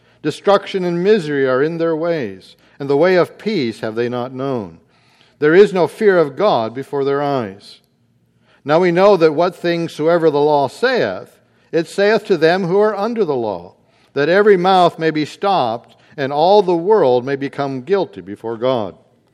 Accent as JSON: {"language": "English", "country": "United States", "said": "We love our country."}